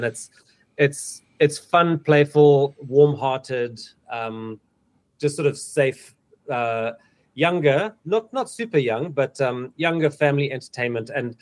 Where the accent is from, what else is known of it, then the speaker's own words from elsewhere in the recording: Zimbabwe; So he's from Zim. I'm also from Zim.